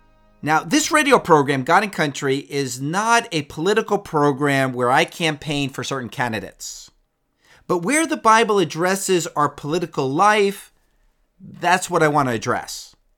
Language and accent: English; New Jersey, United States; let me begin with the fact that my home state, New Jersey, is not in play.